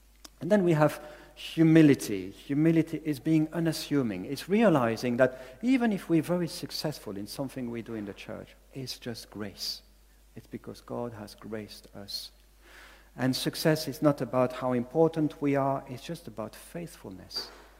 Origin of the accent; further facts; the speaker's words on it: Belgium; English is a second language; might recognize I don't have really an English accent. So this is because I'm from another country, I'm from Belgium.